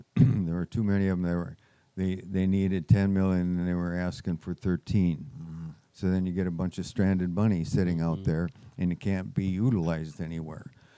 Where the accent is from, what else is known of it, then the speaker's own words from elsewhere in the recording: Fergus Falls, Minnesota, United States; born there; I was born in Fergus Falls. Rothsay was right down the road there.